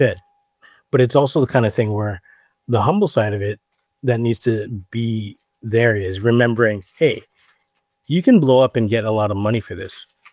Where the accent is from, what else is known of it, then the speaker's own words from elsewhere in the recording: Honolulu, Hawaii, United States; My tutu was born in Kona, but my entire family, like, we grew up in Honolulu. I'm a city boy.